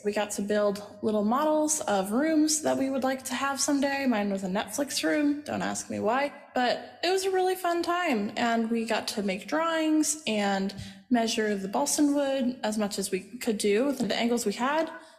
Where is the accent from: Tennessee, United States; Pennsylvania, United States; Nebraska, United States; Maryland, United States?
Nebraska, United States; I am a college student right now, and I am from Nebraska.